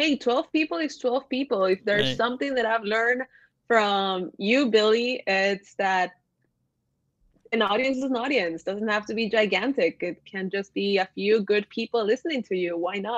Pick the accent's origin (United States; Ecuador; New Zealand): Ecuador; The reason that I use those two names is because I'm originally from Ecuador, so from Latin America, but I live in a Dutch-English speaking country.